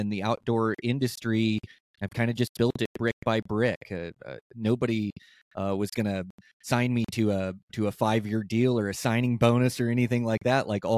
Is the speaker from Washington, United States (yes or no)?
yes; Tumwater, Washington, United States; yeah, I grew up in well, just outside of Olympia, Washington. Like Tumwater was the high school I went to, and yeah, grew up there for 19 years.